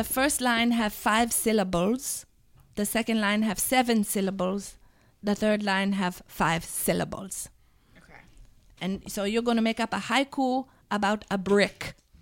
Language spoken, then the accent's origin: English; Germany; And this was from a trip that involves my home country, Germany.